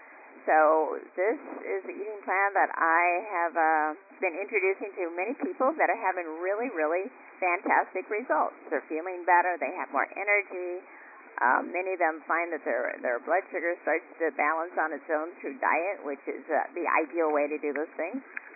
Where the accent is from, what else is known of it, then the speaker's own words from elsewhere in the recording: Iowa, United States; I grew up in Iowa where my mom and my grandmother made everything from scratch with fresh ingredients and love.